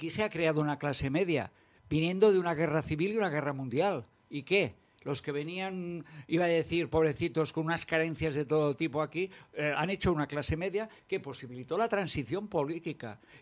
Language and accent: Spanish; Esplugues de Llobregat, Catalonia, Spain; now in Sant Just Desvern, Spain; soy de Esplugas de Llobregat, vivo en Sant Just ahora, pero nací en Esplugas, y bueno, hace muchos años que vivo en Sant Just